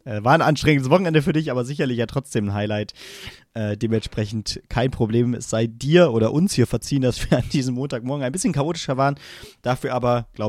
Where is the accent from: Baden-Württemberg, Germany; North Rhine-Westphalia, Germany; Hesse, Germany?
Hesse, Germany; Also natürlich leichte Sympathien für als Hesse für Wiesbaden